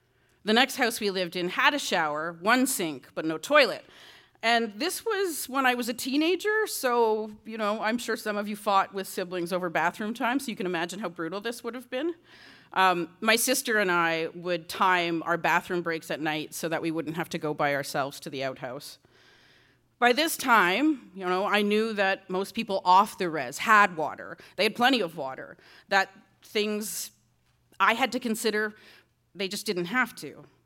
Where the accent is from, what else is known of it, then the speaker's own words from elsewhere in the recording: Six Nations, Ontario, Canada; Growing up on Six Nations, my young life was pretty idyllic in a lot of ways. It's a really beautiful place. This is my dad's backyard. Right? And I've lived in a lot of places over the years, but the res has always been home.